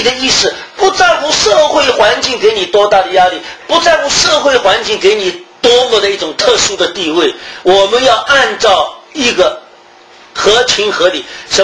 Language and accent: Chinese; Shanghai, China; 我们上海人出去的时候